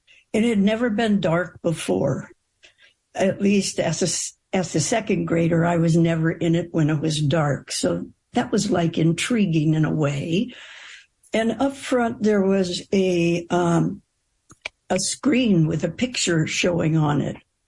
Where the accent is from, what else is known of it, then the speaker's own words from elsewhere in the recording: East Los Angeles, California, United States; So I grew up in East Los Angeles and went to Catholic school.